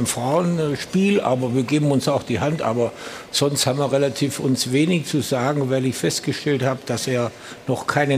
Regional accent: Baden-Württemberg, Germany; So habe ich als Schwabe das gelernt.

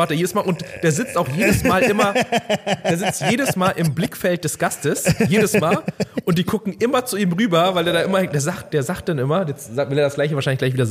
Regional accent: Hamburg, Germany; Ich komme aus Hamburg, ja.

